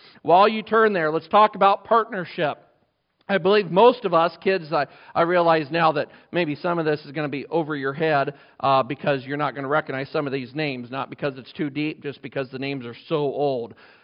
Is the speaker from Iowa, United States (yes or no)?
yes; New Sharon, Iowa, United States; As soon as I said, we're from New Sharon, and it's by, and he's like, no way! And so, you can't leave Iowa without meeting somebody from Iowa, I'm convinced.